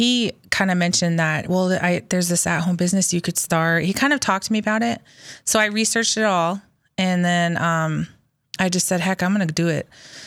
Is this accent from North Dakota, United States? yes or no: yes; Bismarck, North Dakota, United States; I grew up in Bismarck here.